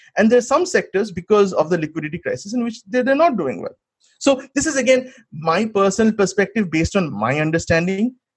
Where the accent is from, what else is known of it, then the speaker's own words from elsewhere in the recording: West Bengal, India; English is a second language; now in United States; You know, in India, we grew up thinking, because, you know, I was growing up in West Bengal, that America is all about exploitation of labor while Russia isn't.